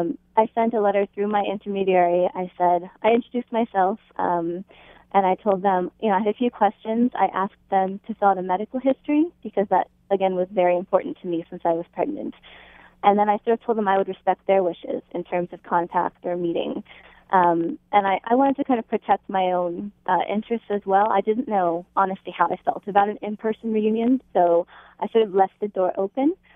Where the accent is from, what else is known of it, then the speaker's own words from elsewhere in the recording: Oregon, United States; also born or lived in Seattle; I was growing up in Oregon after being born and adopted in Seattle.